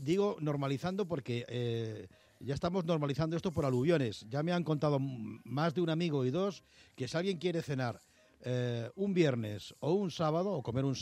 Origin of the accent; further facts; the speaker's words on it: Madrid, Community of Madrid, Spain; supongo que muchos de ellos somos de Madrid